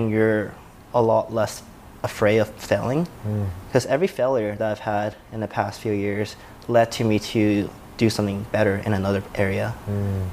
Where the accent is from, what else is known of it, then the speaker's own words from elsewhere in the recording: Hong Kong; born there; I was born in Hong Kong.